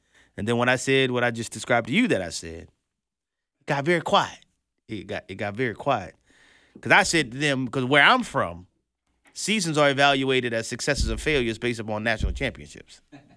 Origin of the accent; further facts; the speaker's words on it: Louisiana, United States; I mean, most of you guys know I'm from Louisiana, right?